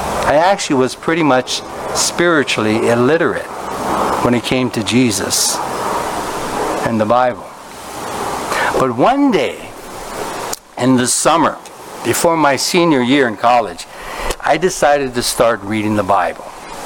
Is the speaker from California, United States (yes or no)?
yes; Los Angeles, California, United States; I grew up right here in Echo Park, in the Echo Park area, and I have to say, I really did get a pretty good education back in that day.